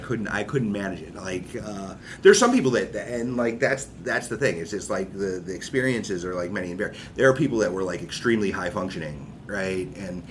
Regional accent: Fredericksburg, Virginia, United States; Well, I grew up in Fredericksburg, Virginia.

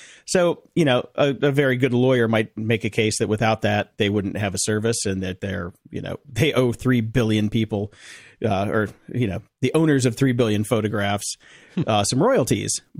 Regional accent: North Carolina, United States; I grew up in North Carolina, man. I went to, and this explains a lot. I went to school in North Carolina.

